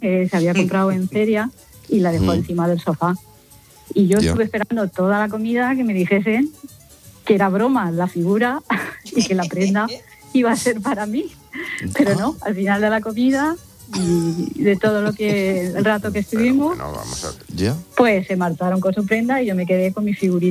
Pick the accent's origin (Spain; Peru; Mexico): Spain; Albacete, Castilla-La Mancha; María José, que es mi paisana, porque soy de Albacete.